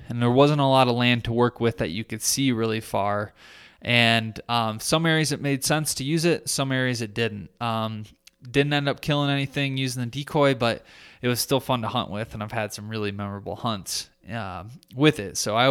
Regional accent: Michigan, United States; like my home state of Michigan

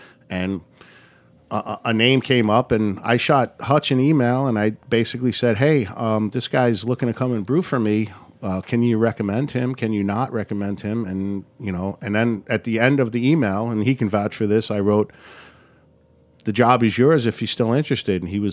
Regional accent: Bayside, New York, United States; Yeah, Bayside, Flushing. I grew up, I went to high school in Flushing.

